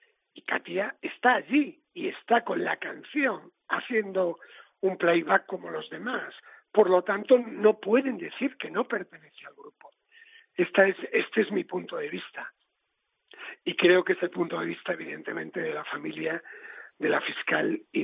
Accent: A Coruña, Galicia, Spain; Usted sabe que yo soy de La Coruña

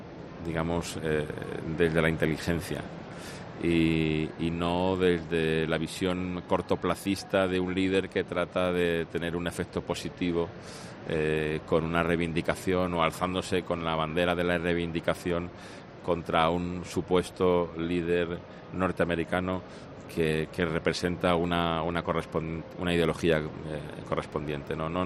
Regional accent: Andalusia, Spain; también tiene que ver con lo que somos como andaluces

